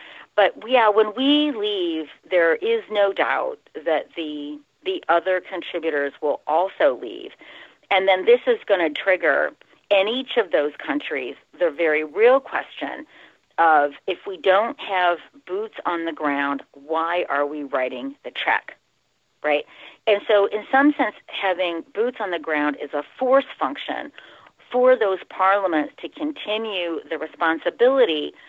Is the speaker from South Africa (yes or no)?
no; United States; And, you know, as an American, I grew up on the Wile E. Coyote and Roadrunner cartoons.